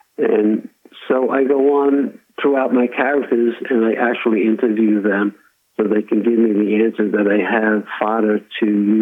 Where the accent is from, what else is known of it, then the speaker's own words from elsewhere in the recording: Bronx, New York, United States; when I grew up in the Bronx, there was a Hoffman Street and Tremont Avenue.